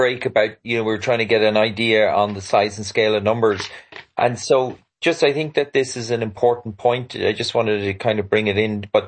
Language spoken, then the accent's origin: English; Ireland; we as the Irish people are on this island. We are the majority